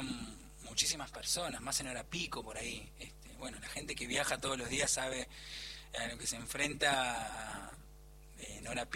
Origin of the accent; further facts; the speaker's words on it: Alejandro Korn, Buenos Aires Province, Argentina; Yo soy de Alejandro